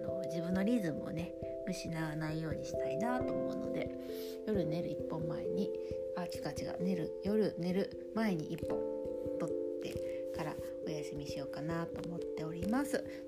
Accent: Kansai, Japan; moved away as an adult; now in Tokyo, Japan; あとこれ私関西人なんですけど、もともとちょっと関西人の趣味が残ってまして、東京17もうちょっといるのかな、20年ぐらいいるんですけど

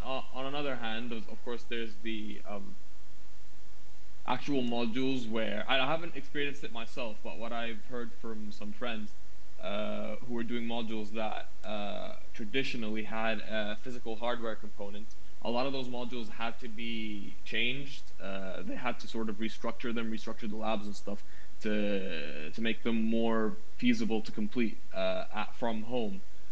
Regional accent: Egypt; English is a second language; I'm a third year computer science student. I'm from Egypt.

